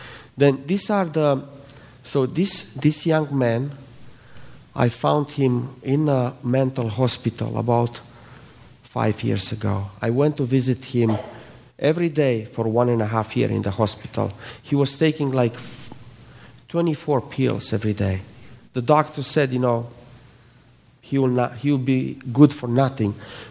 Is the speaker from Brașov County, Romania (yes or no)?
yes; Brasov, Brașov County, Romania; born there; English is a second language; now in Cluj-Napoca, Romania; So this is Romania. I was born in Romania, in Brasov. In Brasov, it's in the middle of the country somewhere.